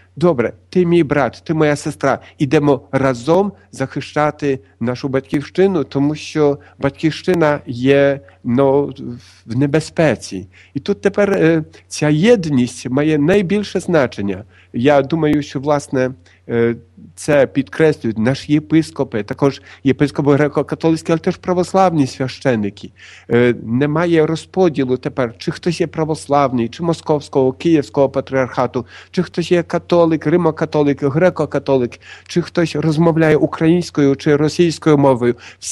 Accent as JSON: {"language": "Ukrainian", "country": "Poland", "second_language": "Ukrainian", "lives_now": "Ukraine", "said": "Я ж не підкреслюю того, що я поляк, правда?"}